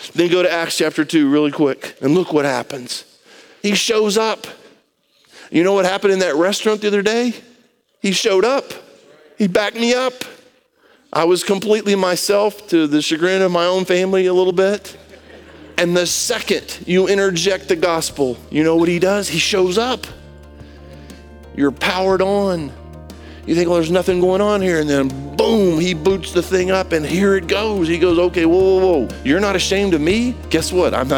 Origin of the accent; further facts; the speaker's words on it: Brazil; Portuguese, right. Because I grew up in Brazil, I speak Portuguese.